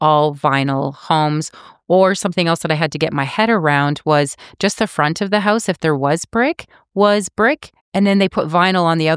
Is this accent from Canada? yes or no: yes; Cambridge, Ontario, Canada; I am not from Northern Ontario, thank you very much. I am from Cambridge, Ontario